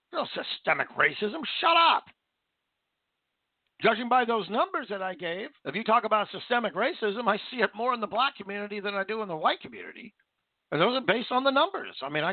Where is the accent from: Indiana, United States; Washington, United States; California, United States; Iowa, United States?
Washington, United States; Vancouver; Now, again, I grew up in Vancouver, Washington, and I'm right across the river from Portland, Oregon.